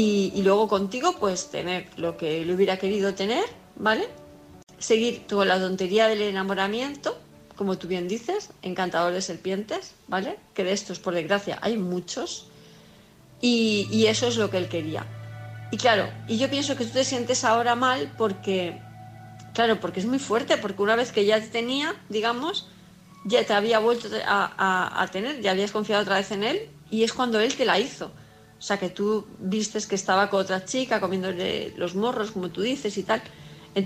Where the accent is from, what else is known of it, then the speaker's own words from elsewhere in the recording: Palma de Mallorca, Balearic Islands, Spain; Hola, ¿qué tal? Buenas noches, ¿cómo estáis?